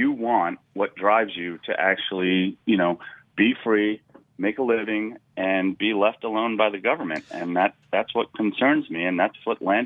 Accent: New York, United States; I'm actually a New Yorker originally. I landed here in Maryland in the early 90s

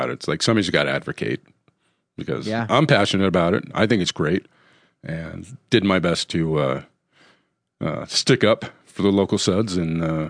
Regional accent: Sandy, Utah, United States; I was born and raised in Salt Lake County. Awesome. Grew up in Sandy area.

